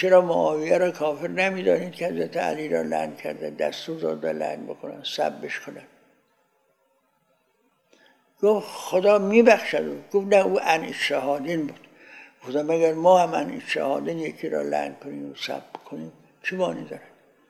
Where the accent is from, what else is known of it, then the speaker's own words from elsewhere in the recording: Iran; گفتم من ایرانی هستم